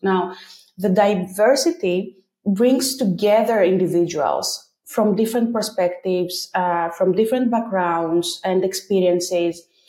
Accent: Greece; I come from Greece, where getting a job has not always been very based on objective factors.

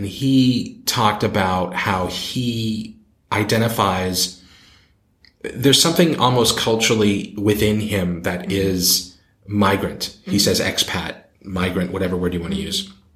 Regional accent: Boston, Massachusetts, United States; Try being Boston Irish Catholic.

